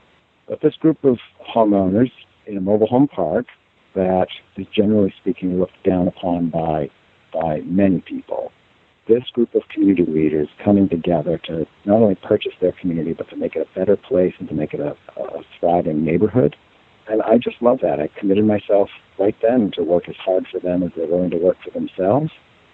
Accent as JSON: {"language": "English", "town": "Concord", "region": "New Hampshire", "country": "United States", "tie": "born or raised there", "said": "but ultimately made my way back to my hometown of Concord, New Hampshire, where I've been professionally engaged for the last 25 years."}